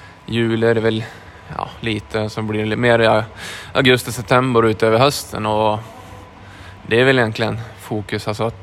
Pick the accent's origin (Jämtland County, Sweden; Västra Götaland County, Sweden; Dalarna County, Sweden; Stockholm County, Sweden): Jämtland County, Sweden; köra någonting mer där hemma i Jämtland innan